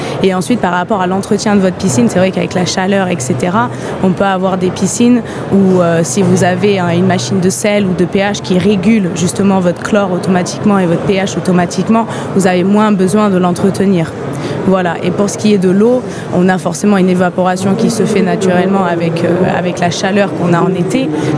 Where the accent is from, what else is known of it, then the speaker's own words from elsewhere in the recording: England, United Kingdom; French is a second language; Je suis anglaise, donc oui, je parle couramment anglais, sûrement mieux que le français d'ailleurs.